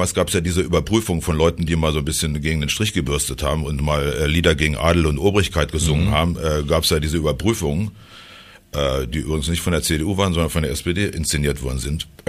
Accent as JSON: {"language": "German", "region": "Lower Saxony", "country": "Germany", "said": "Ja, ich komme aus dem Solling."}